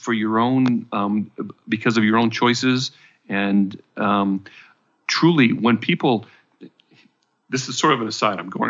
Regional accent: San Francisco, California, United States; We came from San Francisco, so it's not a quarter anymore.

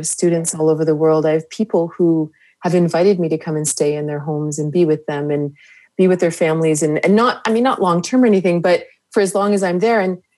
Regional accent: Canada; I like being Canadian. It's good.

